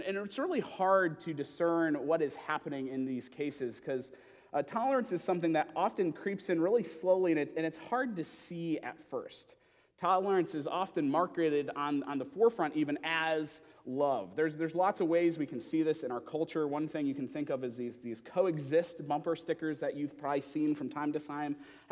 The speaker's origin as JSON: {"language": "English", "region": "Michigan", "country": "United States", "tie": "born or raised there", "said": "But now, growing up in Michigan, I'm quite opinionated about this."}